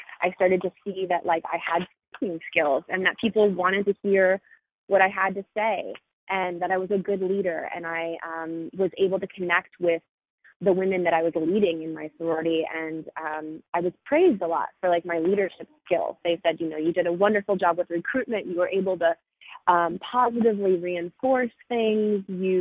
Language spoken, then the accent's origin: English; Florida, United States; I am from a little town outside of Orlando, Florida. So essentially Central Florida. One of those towns where you go to school with the same people from kindergarten all the way through high scho